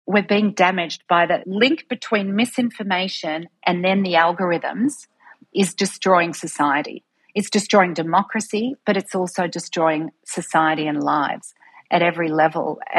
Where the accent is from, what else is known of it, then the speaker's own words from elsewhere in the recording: North Dandenong, Victoria, Australia; I grew up in North Dandenong, which is not a lovely suburb. It's the heartland. I know it very well.